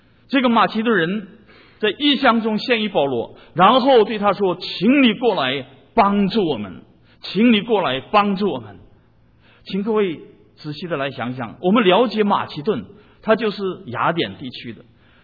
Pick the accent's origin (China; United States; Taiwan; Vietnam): China; 我们中国人在过去这100多年的时间里面也是同样